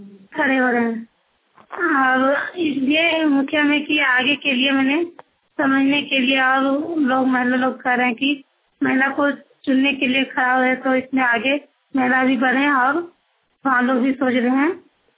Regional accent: Hazaribagh, Jharkhand, India; और हजारीबाग के रहने वाले हूँ। इचाक प्रखंड के है

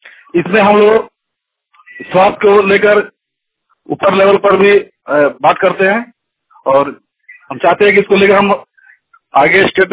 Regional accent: East Champaran, Bihar, India; और मैं पूर्वी चंपारण जिले का रहने वाला हूँ

